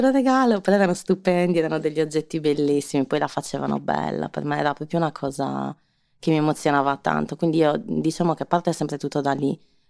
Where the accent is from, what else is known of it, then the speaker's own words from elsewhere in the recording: Cagliari, Sardinia, Italy; moved away; Sì, sardi, solo che mio papà faceva il militare